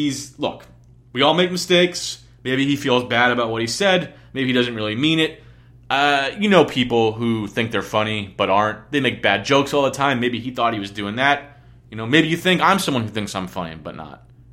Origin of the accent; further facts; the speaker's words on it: New Jersey, United States; But, like, growing up in New Jersey, I ran into people who spoke Spanish. So I took Spanish like a responsible human being.